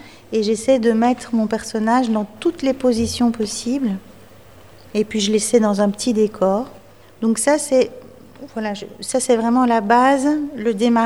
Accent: Belgium; now in France; parce que moi, je viens de Belgique, un petit pays qui est voisin du vôtre.

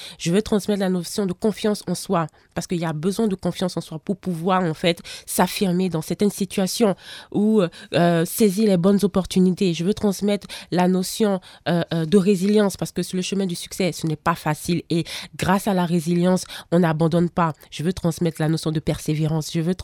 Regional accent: Benin; la sauce gombo avec du plakali ou avec du télibor parce que je suis béninoise.

